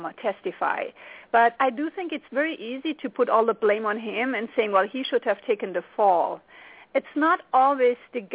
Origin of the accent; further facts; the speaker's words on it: western Germany, Germany; I grew up in Western Germany next to the Iron Curtain, so I'm very familiar with Eastern Europe